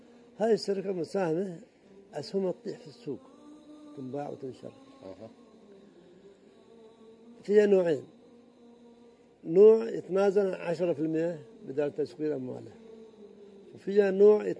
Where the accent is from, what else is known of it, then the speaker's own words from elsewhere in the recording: United Arab Emirates; بعد ما طلع البترول عندنا في الإمارات، أنا متولع بالبحر